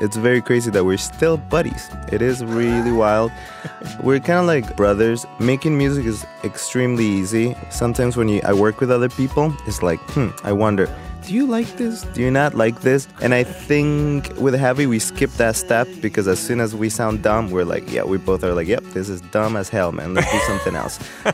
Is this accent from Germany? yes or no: no; Colombia; also born or lived in Miami, United States; now in Chicago, United States; First of all, we grew up in Colombia and in Miami, and I think our personalities are a bit softer and easygoing.